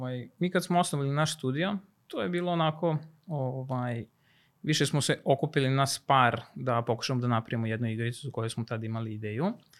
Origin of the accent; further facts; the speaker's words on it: Novi Sad, Vojvodina, Serbia; dolazim iz Novog Sada